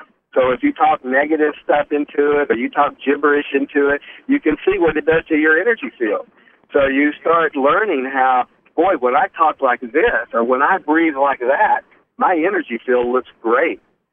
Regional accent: Atlanta, Georgia, United States; You know, when I grew up over there in Atlanta, we were real strict Southern Baptists, almost really primitive, what they call primitive Southern Baptists.

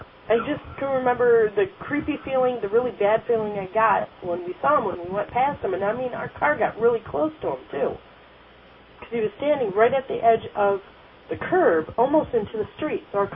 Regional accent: Ionia, Michigan, United States; also born or lived in Arkansas / Grand Haven; because we moved from Ionia, got transferred down to Arkansas because my dad was military, ended up coming back up to Michigan into Grand Haven

